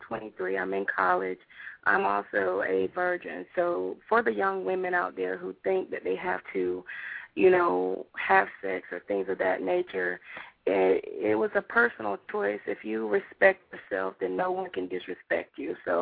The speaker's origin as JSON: {"language": "English", "region": "Georgia", "country": "United States", "said": "I'm from Georgia, so there are some cities who have, you know, 50% dropout rates within the students."}